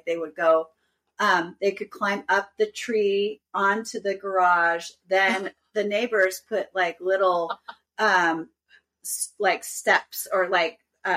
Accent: Utah, United States; and I were raised in Utah, which is a Mormon's

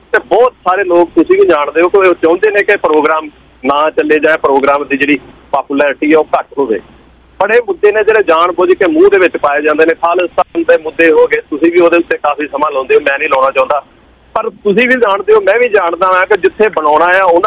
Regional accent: Punjab, India; born there; moved away; ਮੈਂ ਇੱਥੋਂ ਦੀ ਸਿਟੀਜ਼ਨਸ਼ਿਪ ਲਈ ਆ, ਮੈਨੂੰ ਬੜਾ ਰਿਗਰੈਟ ਆ, ਮੈਂ ਪੰਜਾਬ ਦੇ ਵਿੱਚ ਜੰਮਿਆ

